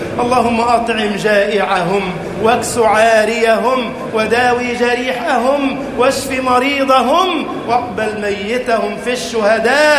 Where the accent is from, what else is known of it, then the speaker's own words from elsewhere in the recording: Egypt; اجعل بلدنا مصر أمنا أمانا، سخاء رخاء